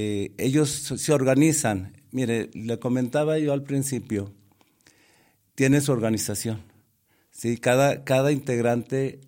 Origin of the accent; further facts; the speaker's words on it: Mexico; yo soy mexicano y los mexicanos tenemos muchas tradiciones, muchos valores culturales